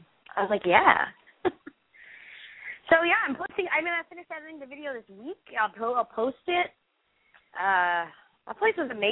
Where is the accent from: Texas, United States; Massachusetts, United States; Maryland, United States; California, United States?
California, United States; San Francisco; But I'm from San Francisco, so I'm like a total Chinese food snob, you know.